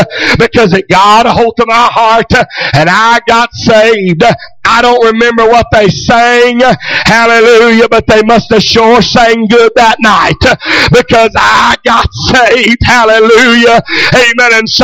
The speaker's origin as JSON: {"language": "English", "region": "Oklahoma", "country": "United States", "tie": "born or raised there", "said": "we was raised up there in Oklahoma, and we got, y'all probably don't even know what this is, we got commodities. Indian commodities."}